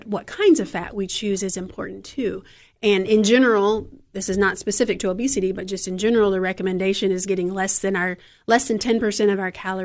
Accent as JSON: {"language": "English", "country": "South Korea", "tie": "born or raised there", "said": "So I grew up in South Korea, so kimchi is something that we grew up eating."}